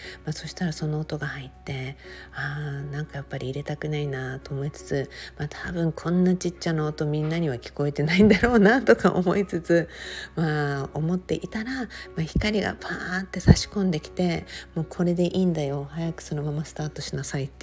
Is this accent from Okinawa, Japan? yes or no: yes; Okinawa, Japan; 私は沖縄出身なので、もう沖縄イコール仏壇命みたいなね、すごいところがあって、